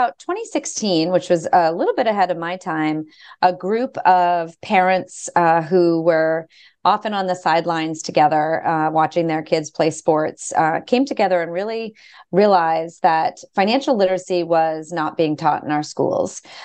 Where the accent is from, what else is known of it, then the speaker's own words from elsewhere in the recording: Boston, Massachusetts, United States; I am a Boston born and bred resident. I grew up actually in the South End.